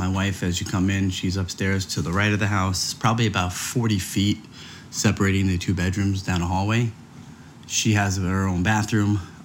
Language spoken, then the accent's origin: English; Long Island, New York, United States; I'm from Long Island, New York.